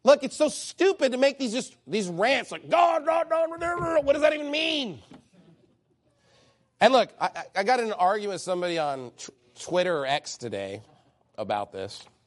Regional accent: United States; for those of us that have grown up in America in a Christian home, wasn't that a privilege?

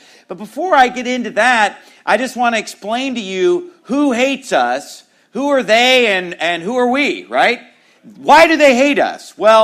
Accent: Sacramento, California, United States; it's good to be preaching in my hometown, Sacramento, California, where I was born and raised, to have my family here, lots of old friends.

